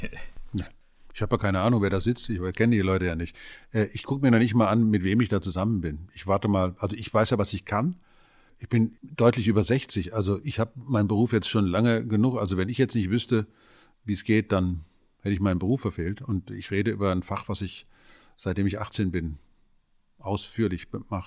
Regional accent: Hesse, Germany; Also ich komme aus Oberhessen

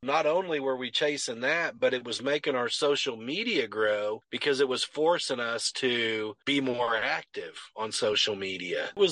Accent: Indiana, United States; I mean, the game that we were going to represent the Indianapolis Colts, since we're from Indiana.

